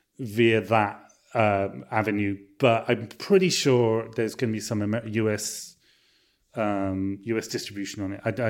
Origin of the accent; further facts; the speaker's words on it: Bristol, South West England, United Kingdom; It's actually set in Bristol, set in my hometown.